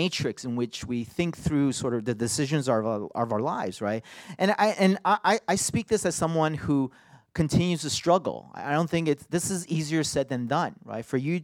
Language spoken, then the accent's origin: English; New York, United States; Yeah, and I think being a New Yorker, I like, you know, I think you guys are using the NIV, right?